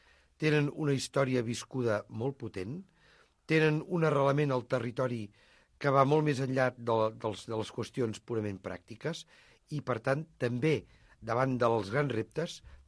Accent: La Palma de Cervelló, Catalonia, Spain; quan vaig esdevenir alcalde del meu poble de La Palma

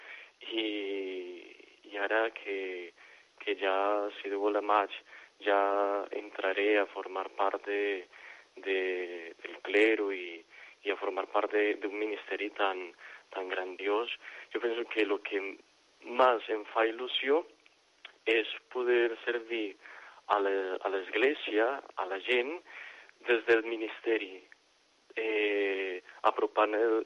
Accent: Colombia; Catalan is a second language; now in Spain; Jo soc colombià.

